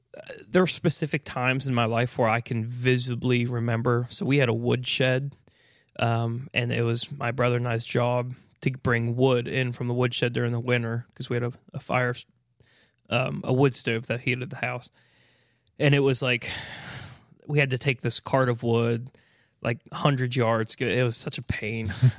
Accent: West Virginia, United States; So I grew up all 18 years of my life in West Virginia, just outside of Winchester, Virginia. So eastern panhandle of West Virginia, about an hour and a half from Morgantown

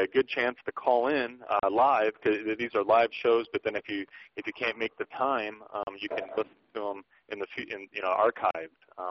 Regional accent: Detroit, Michigan, United States; I'm from Detroit, Michigan area

